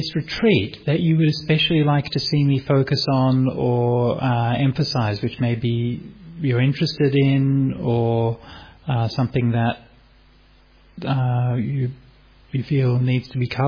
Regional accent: Sydney, New South Wales, Australia; I mean, as I've mentioned, I'm from Sydney

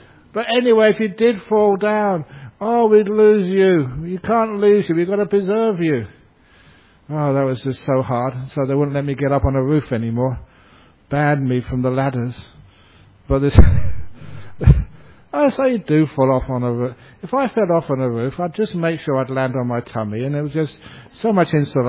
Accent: Perth, Western Australia, Australia; "Oh, I am from Australia." "Oh, what city in Australia?" said this Vietnamese monk. "Oh, I'm from Perth."

